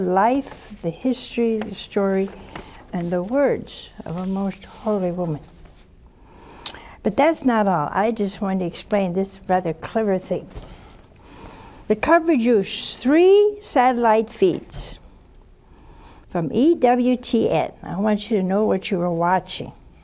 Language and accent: English; Ohio, United States; We have people from my home state, Ohio, from Pennsylvania.